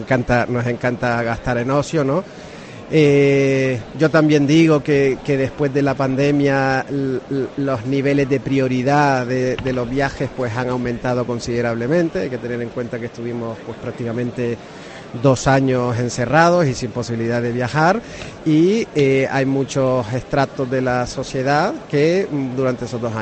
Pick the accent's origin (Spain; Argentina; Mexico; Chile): Spain; Canary Islands; los canarios y las vacaciones que los canarios compramos